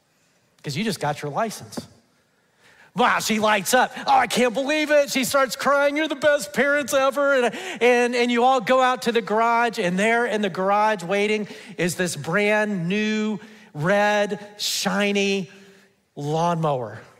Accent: Alabama, United States; Now, you may think that because I grew up in Alabama, I know all about pigs, right?

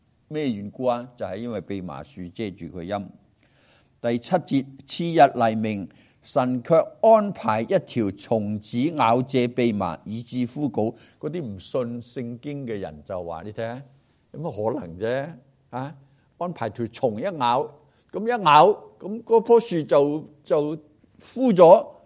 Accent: Hong Kong; 我是香港来的基督徒，我们香港的基督徒服侍主要讲效率

